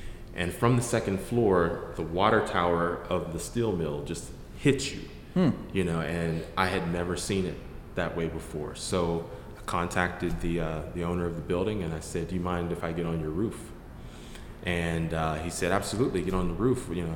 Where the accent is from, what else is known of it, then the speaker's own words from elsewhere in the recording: Braddock, Pennsylvania, United States; Well, I'm born and raised in Braddock, or I was born and raised in Braddock.